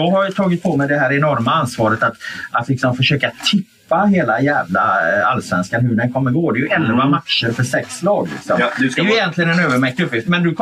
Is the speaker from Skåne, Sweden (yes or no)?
no; Gothenburg, Västra Götaland County, Sweden; jag är från Göteborg och Oskar är från Malmö